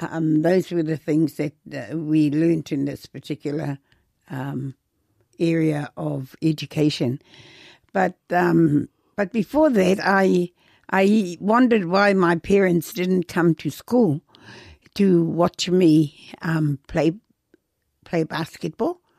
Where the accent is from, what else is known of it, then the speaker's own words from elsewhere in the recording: Moirua, Northland, New Zealand; also born or lived in Kawakawa; there was a time that we moved from Taitokerau, which is really right in the country, I was born in Kawakawa. In Kawakawa was where I was born, and that was where the hospital was. But our home was in Moirua.